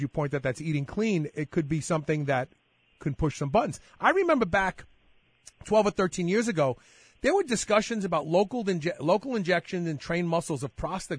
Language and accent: English; Brooklyn, New York, United States; Just because I'm from Brooklyn and I don't pronounce anything right.